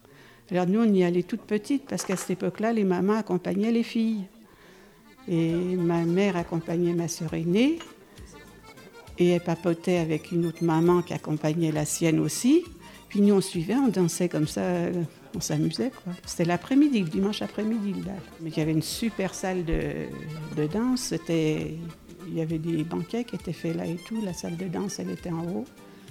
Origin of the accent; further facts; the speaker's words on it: Pusey, Bourgogne-Franche-Comté, France; je suis native de Pusey. Je suis née en 1944